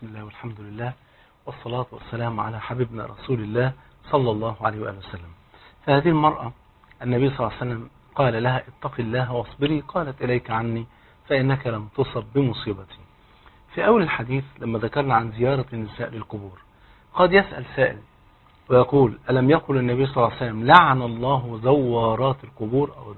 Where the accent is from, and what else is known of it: Egypt